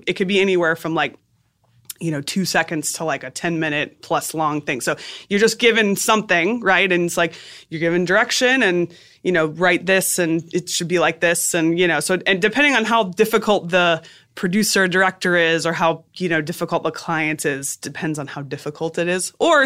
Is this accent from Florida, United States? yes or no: yes; Florida, United States; South Florida.